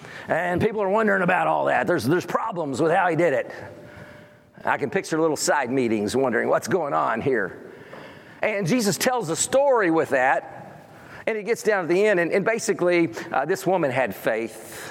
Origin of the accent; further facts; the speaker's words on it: Texas, United States; And I grew up in North Texas, not far from Wichita Falls, and we had mesquite trees and thorns